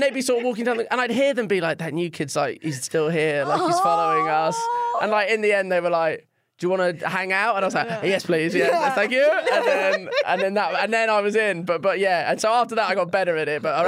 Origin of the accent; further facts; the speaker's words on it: Shanghai, China; I grew up in China, yeah. I moved to Shanghai, yeah.